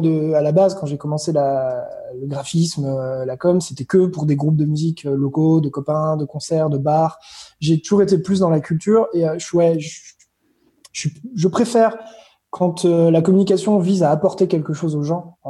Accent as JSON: {"language": "French", "country": "France", "lives_now": "Luxembourg", "said": "à chaque fois que je leur dis que je suis français, ben, ils switchent, comme ils peuvent."}